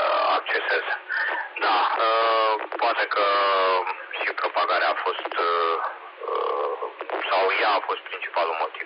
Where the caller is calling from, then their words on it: Sweden; Sunt cu stația din Râșnov, dar vorbesc peste internet din Sierra Mike, din Suedia.